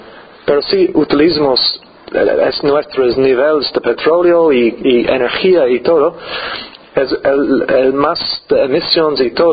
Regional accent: Ireland; Spanish is a second language; Bueno, yo vengo de Irlanda y estoy aquí casi 2 años.

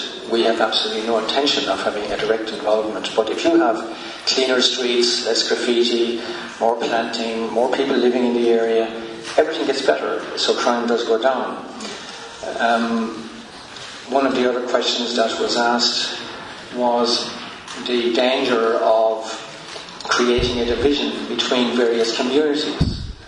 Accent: Ireland; We are Irish, we are here, we've been here a long time.

